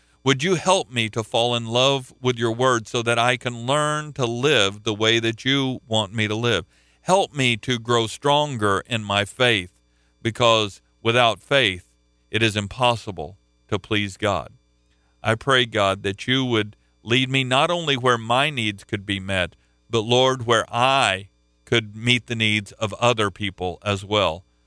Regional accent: Oklahoma, United States; I'm from Oklahoma. I was there a couple of weeks ago. I got to see my pastor that I grew up.

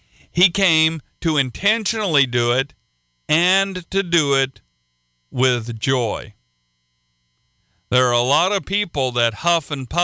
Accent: Oklahoma, United States; an opportunity that I would have never dreamed I would have when I was growing up in Oklahoma.

